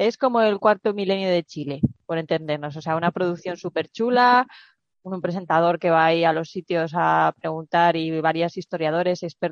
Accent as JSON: {"language": "Spanish", "country": "Spain", "said": "nosotros, como españoles que somos"}